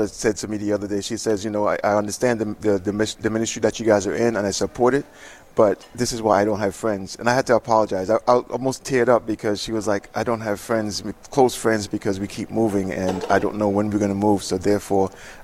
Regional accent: U.S. Virgin Islands; Originally, I'm from the Virgin Islands.

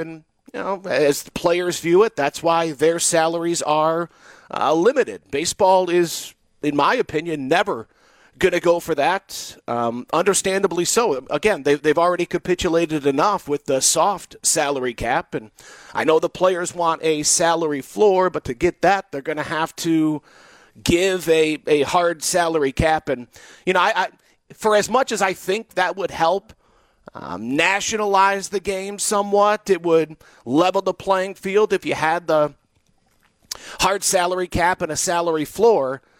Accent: United States; because it is summer and baseball, and growing up in the United States, they kind of go hand in hand.

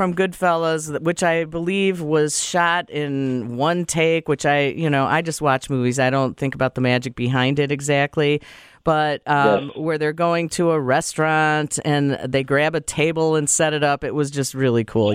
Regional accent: Chicago, Illinois, United States; And I'm from Chicago

